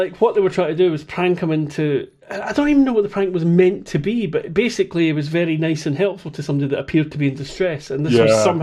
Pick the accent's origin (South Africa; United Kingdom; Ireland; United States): United Kingdom; Scotland; I'm from Scotland.